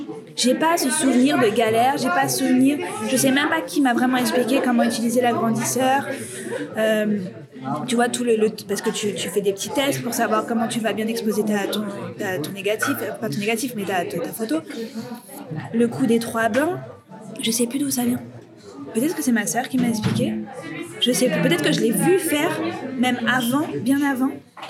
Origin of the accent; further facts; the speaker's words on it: Aubervilliers, Île-de-France, France; moi, à 14 ans, je sortais d'Aubervilliers, donc ma ville natale.